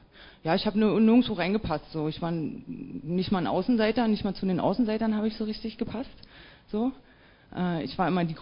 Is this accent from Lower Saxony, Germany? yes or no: no; Potsdam, Brandenburg, Germany; born there; Also, geboren bin ich tatsächlich in Potsdam, also hier um die Ecke.